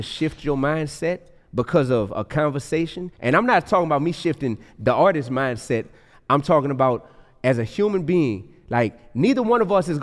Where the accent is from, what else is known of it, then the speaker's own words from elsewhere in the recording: New Orleans, Louisiana, United States; So I live in the Goose, you hear me? I'm from the Goose in New Orleans. That's a part of the East, you hear me?